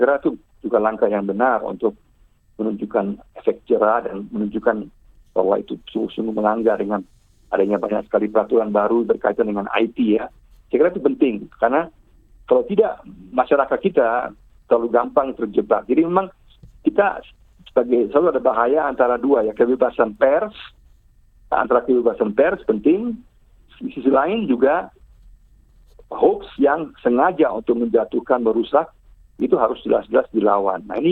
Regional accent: Germany; Indonesian is a second language; saya orang luar ya, saya orang Jerman.

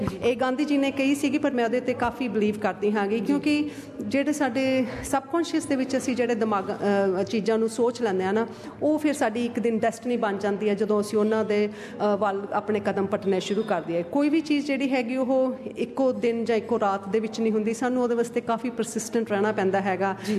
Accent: Punjab, India; ਭਾਵੇਂ ਨਿਊਜ਼ੀਲੈਂਡ ਵਾਲੇ ਹੋਈਏ, ਭਾਵੇਂ ਆਸਟ੍ਰੇਲੀਆ ਵਾਲੇ ਹੋਈਏ, ਪਰ ਉਸ ਤੋਂ ਸਭ ਤੋਂ ਪਹਿਲਾਂ ਅਸੀਂ ਪੰਜਾਬੀ ਹਾਂਗੇ ਹਾਂ, ਅਸੀਂ ਭਾਰਤੀ ਹਾਂ, ਅਸੀਂ ਹਿੰਦੁਸਤਾਨੀ ਹਾਂ

